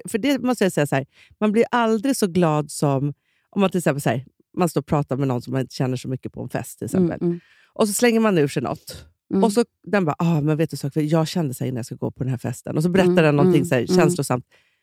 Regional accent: Sweden; Det är också, man tycker som svensk att det är dyrt med ost.

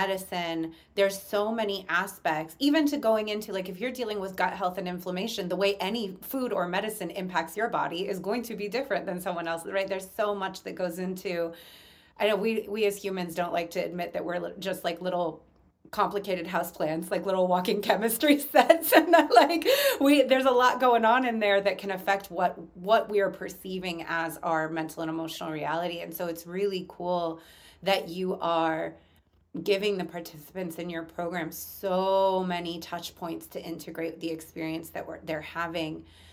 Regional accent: San Francisco, California, United States; abuses in psychedelic healing containers that started in my hometown in San Francisco.

